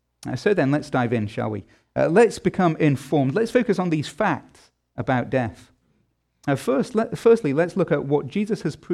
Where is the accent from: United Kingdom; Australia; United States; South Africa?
United Kingdom; England; I'm from England.